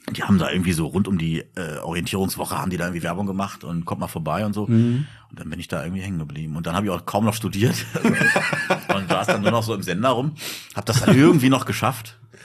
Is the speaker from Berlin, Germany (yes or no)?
no; Celle, Lower Saxony, Germany; born there; now in Ruhr area, Germany; In Niedersachsen.